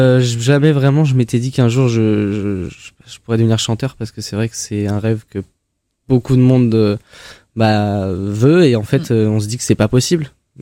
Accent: Pléneuf-Val-André, Brittany, France; J'ai grandi à Pléneuf-Val-André, dans une campagne avec des chevaux, des vaches.

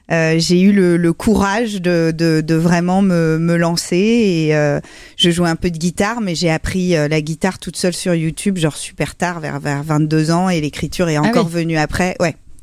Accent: Paris, Île-de-France, France; J'ai grandi à Paris, en ville.

